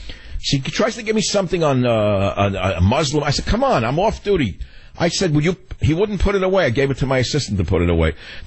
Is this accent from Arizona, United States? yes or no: no; New York, United States; I went out to dinner with a friend last night. We're both from New York.